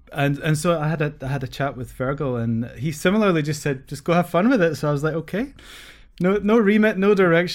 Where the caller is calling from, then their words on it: Glasgow, Scotland, United Kingdom; Rainy Glasgow.